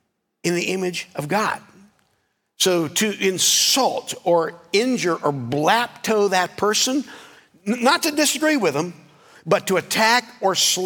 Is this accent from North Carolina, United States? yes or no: yes; North Carolina, United States; Growing up in North Carolina, I grew up in a landscape that to this day is slowly being smothered by a plant called kudzu.